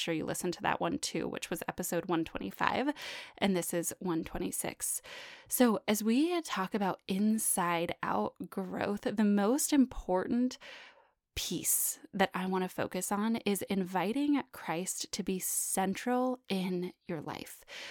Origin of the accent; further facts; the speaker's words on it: California, United States; also born or lived in Reno; now in Bentonville, United States; I grew up in California. Marco and I lived in Reno, Nevada for a couple of years. And now we live in the Bentonville, Arkansas area.